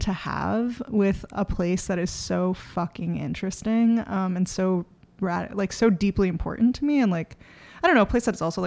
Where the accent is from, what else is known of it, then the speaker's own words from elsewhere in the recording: Bronx, New York, United States; because so much of like growing up in the Bronx is like these touchstones to Puerto Rico, but they're so decontextualized.